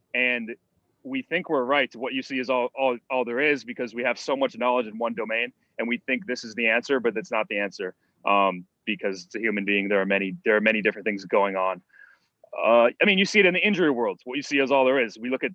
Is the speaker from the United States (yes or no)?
yes; Wisconsin, United States; So like I grew up in Wisconsin in the woods. No one's there at all. The nearest store is like 20 minutes away. The nearest Walmart's like 60 minutes away.